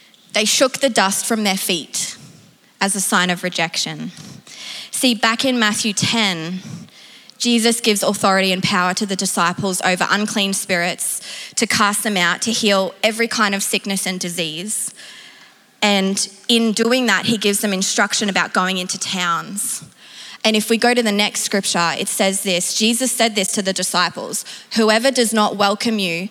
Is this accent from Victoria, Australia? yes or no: no; Sunshine Coast, Queensland, Australia; also born or lived in Ipswich / Mount Isa; I moved here from Mount Isa, but I grew up on the sunny coast. I was born in Brisbane, Ipswich actually, which I don't normally tell people